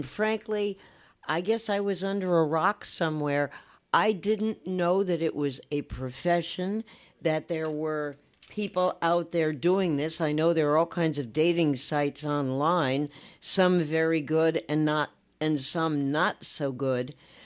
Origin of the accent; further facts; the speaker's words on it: West Orange, New Jersey, United States; I'm from West Orange, but me and my peeps, we were down in Fairhaven, Red Bank, Long Branch, Bradley Beach, et cetera, et cetera.